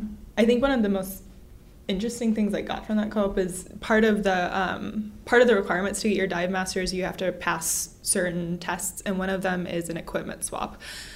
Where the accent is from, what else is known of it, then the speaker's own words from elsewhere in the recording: California, United States; I'm from California and about to be a third year.